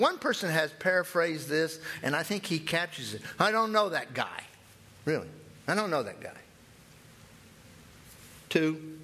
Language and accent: English; South Carolina, United States; born there; You see, I was born in South Carolina, and I can put it on if you want me to.